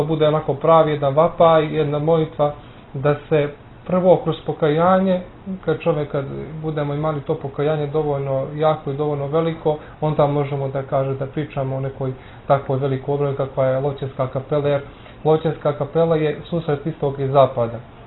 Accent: Montenegro; Tako da sam i Rumiju pomenuo sam i Zetu, dakle sam ja nekako sam htio da dam značaj, dakle, mom zavičaju.

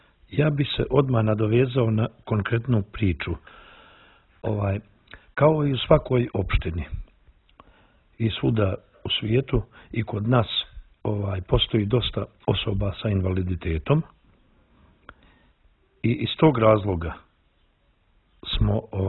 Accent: Tuzi, Tuzi Municipality, Montenegro; Dolazim iz Tuzi, to je najmlađa, kao što znate, najmlađa opština u Crnoj Gori i ona ima oko 15.000 stanovnika, od kojih je najveći dio tih stanovnika iz ruralnog područja

